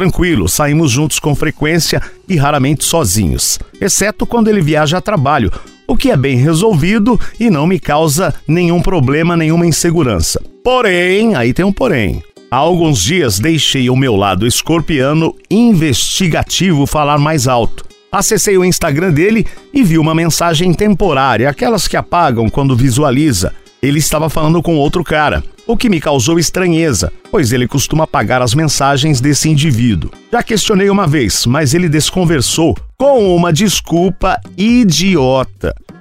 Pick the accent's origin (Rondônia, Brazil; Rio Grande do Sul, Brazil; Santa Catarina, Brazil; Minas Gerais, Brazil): Minas Gerais, Brazil; Juiz de Fora; tenho 32 anos, sou de Juiz de Fora, sou escorpião. E eu e meu namorado vivemos juntos há 6 anos.